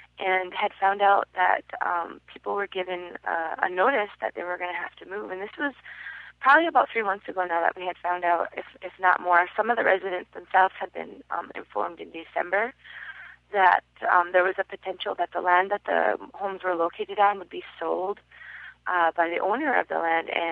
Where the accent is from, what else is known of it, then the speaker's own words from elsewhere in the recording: Twin Buttes, North Dakota, United States; also born or lived in Newtown; I am from Fort Berthold. I grew up in the communities of Newtown and Twin Buttes there on the reservation.